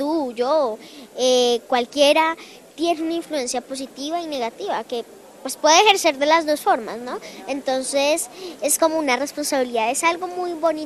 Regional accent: Bogotá, Colombia; born there; also born or lived in Villeta; Sí, yo nací en Bogotá, pero yo me considero un villetano, que es el pueblo, es una zona rural exactamente de Colombia, muy bonita sinceramente.

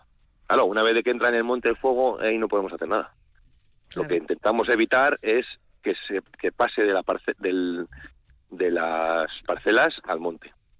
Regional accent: Treviño, Castile and León, Spain; yo soy de Treviño

